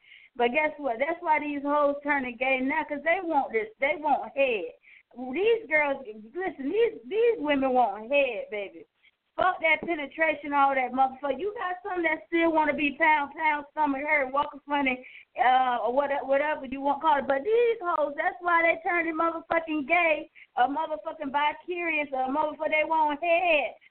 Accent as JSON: {"language": "English", "town": "Cocoa", "region": "Florida", "country": "United States", "said": "They know me. I'm from Cocoa, Florida. A bitch know me."}